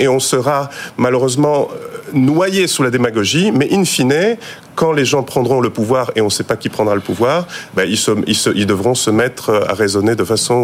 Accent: Poland; French is a second language; Vous savez, je suis polonais.

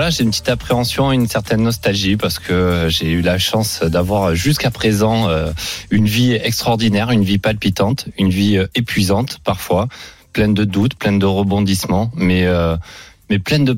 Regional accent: Aubagne, Provence-Alpes-Côte d'Azur, France; born there; La c'est ville de Marcel Pagnol. Et c'est ma ville natale.

